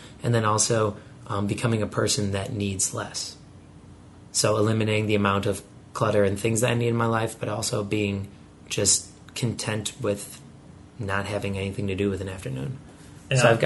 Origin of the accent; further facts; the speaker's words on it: Chicago, Illinois, United States; now in California, United States; And like moving to California, you know, because I'm from Chicago. I know everything. I know people there.